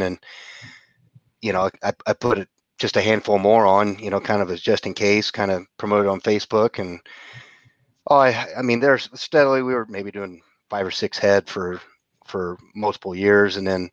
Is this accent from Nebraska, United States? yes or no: no; Illinois, United States; I grew up in West Central Illinois. Good or bad, we're only about 35 minutes away from Burlington, Iowa